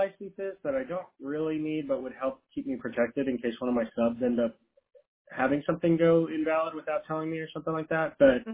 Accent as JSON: {"language": "English", "region": "California", "country": "United States", "said": "I'm from California"}